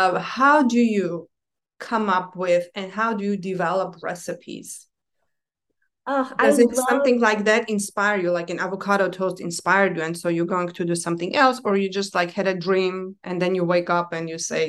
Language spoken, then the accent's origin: English; Armenia; now in United States; For me, like growing up in Armenia